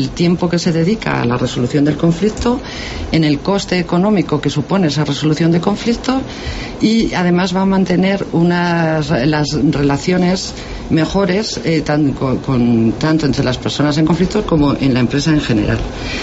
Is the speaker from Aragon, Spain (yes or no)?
no; Soria, Castile and León, Spain; born there; also born or lived in Almazán; Sí, y luego viví en Almazán, pero nací en Soria.